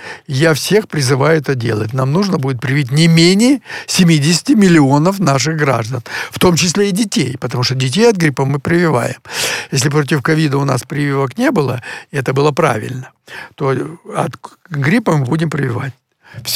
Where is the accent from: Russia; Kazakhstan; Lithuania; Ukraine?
Ukraine; Donbas; Я сам из Донбасса, и знаю, что такое горнодобывающая промышленность.